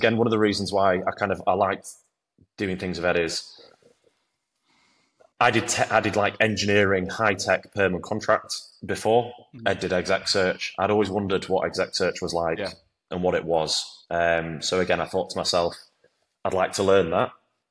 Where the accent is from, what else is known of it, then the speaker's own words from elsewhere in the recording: Leeds, Yorkshire and the Humber, United Kingdom; So I'm from Leeds, but I worked in Manchester. I moved to Manchester out of uni.